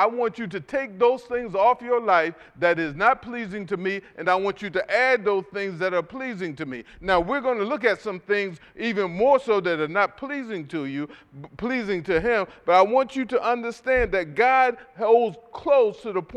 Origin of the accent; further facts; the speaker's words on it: Philadelphia, Pennsylvania, United States; When I grew up in North Philadelphia, it was a sign of your manhood to be able to curse.